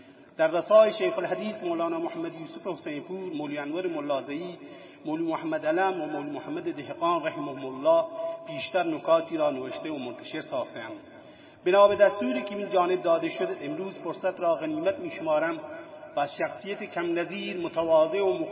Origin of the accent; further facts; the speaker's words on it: Asfij, Yazd, Iran; روزهایی را به خاطر می آورم که در کوچه پس کوچه های زادگاه من روستای آسفیج در پیش می دویدم.